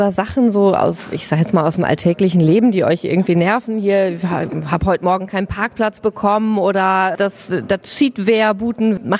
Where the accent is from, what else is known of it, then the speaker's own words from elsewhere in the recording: Cloppenburg, Lower Saxony, Germany; ich komme aus dem Kloppenburger Raum, ne? Da spricht man auch wieder ein anderes Platt.